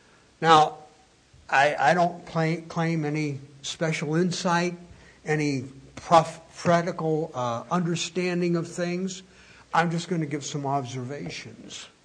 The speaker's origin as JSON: {"language": "English", "town": "Woodstock", "region": "New York", "country": "United States", "tie": "born or raised there", "said": "not far from, about an hour and a half, 2 hours from where I grew up in Woodstock, New York."}